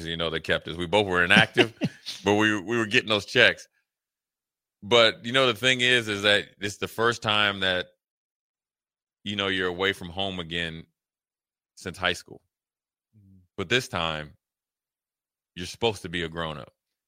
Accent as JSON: {"language": "English", "town": "Frederick", "region": "Maryland", "country": "United States", "said": "I'm from family from Frederick, D.C. area."}